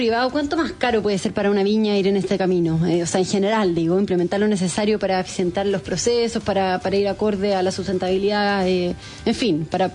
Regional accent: Chile; O sea, ¿cómo vamos como chilenos? ¿Y qué imagen también tienen de ahí de afuera en ese sentido hacia acá?

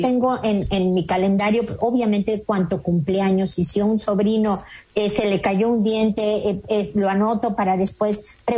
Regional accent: Mexico; also born or lived in United States; now in Chile; yo soy una mexicana en Chile

